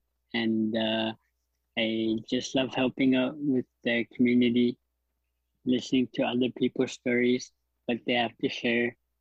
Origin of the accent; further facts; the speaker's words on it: Pond Inlet, Nunavut, Canada; I was born and raised in Pond Inlet, Nunavut.